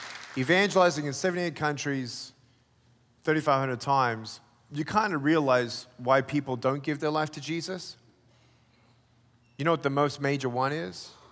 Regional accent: Texas, United States; I live in Texas. I call it the United States of Texas. And I love being a Texan. I got my hat and I'm getting my belt buckle.

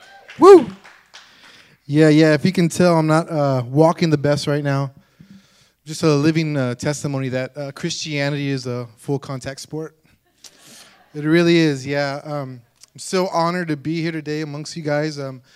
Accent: San Antonio, Texas, United States; Like I said, I'm from San Antonio, Texas.

